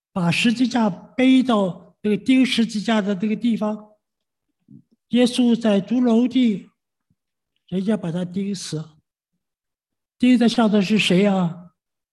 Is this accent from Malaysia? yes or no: no; China; 我们中国人有多少人啊？这么多人，有多少信耶稣的？